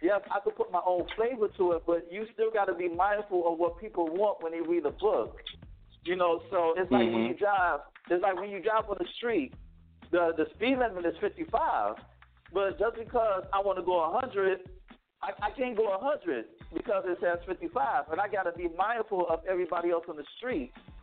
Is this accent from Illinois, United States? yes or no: yes; Chicago, Illinois, United States; Like I'm from Chicago, right? So when I was growing up, when everybody was rocking French braids and baldies, I was rocking locks.